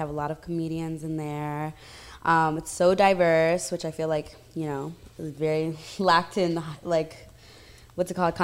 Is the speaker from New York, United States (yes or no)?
no; New Jersey, United States; you know, you're like from Kansas City, I'm from Jersey.